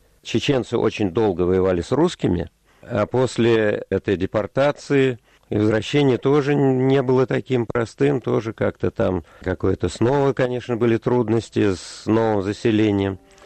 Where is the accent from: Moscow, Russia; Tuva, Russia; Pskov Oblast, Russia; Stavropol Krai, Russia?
Moscow, Russia; Ну, было видно, что мы из Москвы, что мы русские.